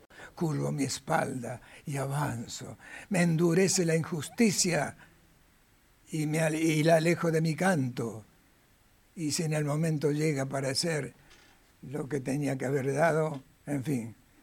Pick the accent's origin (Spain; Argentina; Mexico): Argentina; Ramos Mejía, Buenos Aires Province; born or raised there